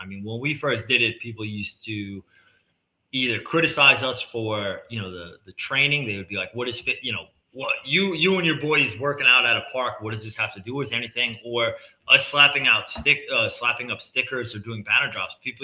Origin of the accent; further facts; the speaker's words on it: Queens, New York, United States; And I guess growing up in Queens, in my neighborhood, it was very much you didn't have a seat at the table unless you had a resume, unless you did real things.